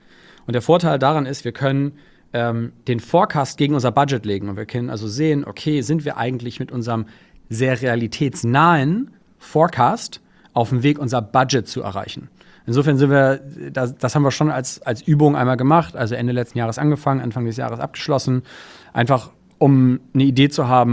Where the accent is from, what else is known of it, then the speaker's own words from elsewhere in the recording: Hamburg, Germany; ich bin Hamburger Seriengründer.